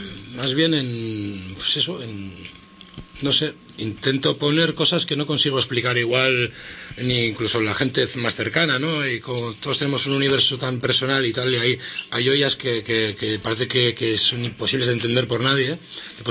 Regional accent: Basque Country, Spain; Lo recuerdo, y como en los inviernos fríos y lluviosos del País Vasco, ahí en el parque chupando frío, debajo de un árbol

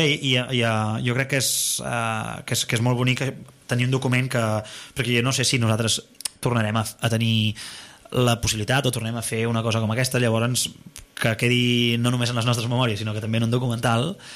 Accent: La Bisbal d'Empordà, Catalonia, Spain; jo també soc de la Bisbal

